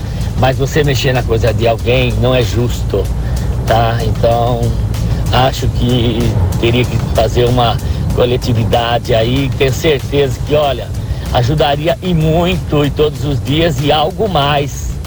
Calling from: Ribeirão Preto, São Paulo, Brazil; Boa tarde, eu sou de Ribeirão Preto

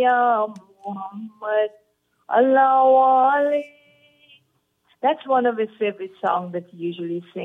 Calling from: New York, United States; I'm calling you from New York.

